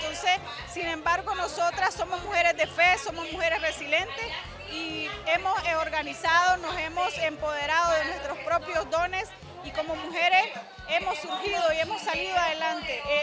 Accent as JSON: {"language": "Spanish", "country": "Nicaragua"}